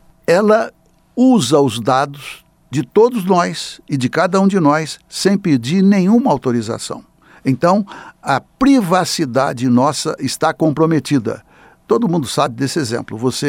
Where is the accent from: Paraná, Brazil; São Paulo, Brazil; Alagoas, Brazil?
São Paulo, Brazil; eu sou do estado de São Paulo e sou do PT.